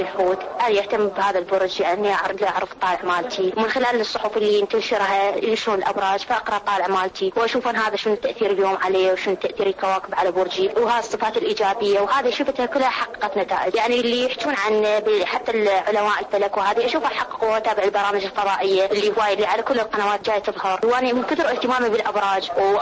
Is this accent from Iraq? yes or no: yes; Iraq; وخصوصا احنا كمجتمع عراقي يختلف عن المجتمعات الاخرى